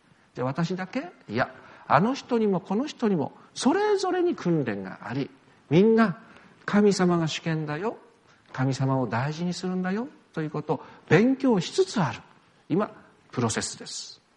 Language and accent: Japanese; Futaba, Fukushima, Japan; 私は双葉町出身で